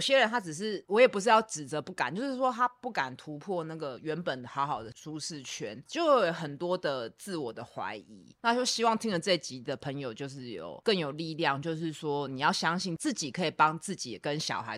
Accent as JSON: {"language": "Chinese", "country": "Taiwan"}